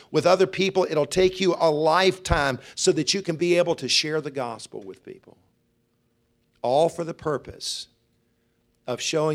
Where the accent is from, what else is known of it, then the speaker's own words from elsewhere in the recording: Columbia, South Carolina, United States; now in Greenville, United States; I said, I grew up in Columbia.